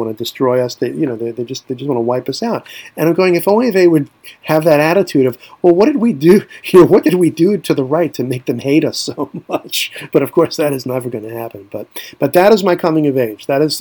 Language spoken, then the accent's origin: English; Brooklyn, New York, United States; growing up in Brooklyn, obviously a very Democrat place, liberal place. I mean, I grew up in my neighborhood in Flatbush, it was Jews, Italians, some Latinos, black kids, Jamaicans, you name it.